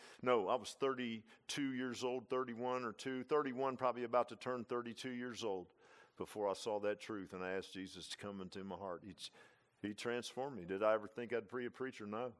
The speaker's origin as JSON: {"language": "English", "town": "Virginia Beach", "region": "Virginia", "country": "United States", "tie": "born or raised there", "said": "I grew up in Virginia Beach. We'd go down to Fort Story."}